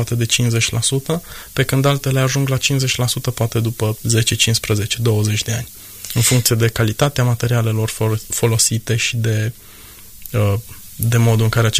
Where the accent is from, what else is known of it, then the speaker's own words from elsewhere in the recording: Reghin, Mureș County, Romania; eu sunt din Reghin, dintr-un oraș, dar un oraș mic, dar ies foarte des în natură.